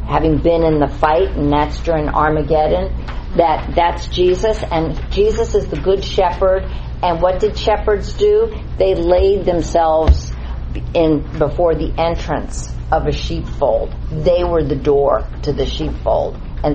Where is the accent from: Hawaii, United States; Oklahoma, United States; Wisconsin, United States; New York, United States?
New York, United States; Bronx; that's because I'm from the Bronx. So we don't go on horses in the Bronx.